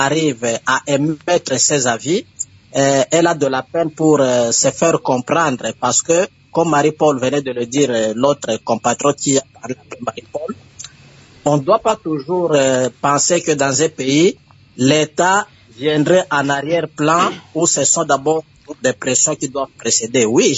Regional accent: DR Congo; chez nous, en République démocratique du Congo

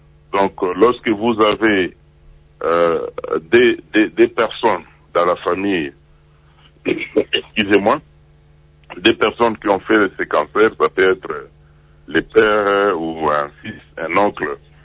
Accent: DR Congo; ce taux de mortalité est très augmenté chez nous en Afrique subsaharienne à cause des diagnostics tardifs. Chez nous, en République démocratique du Congo, les statistiques réelles du cancer de la prostate ne sont pas connues.

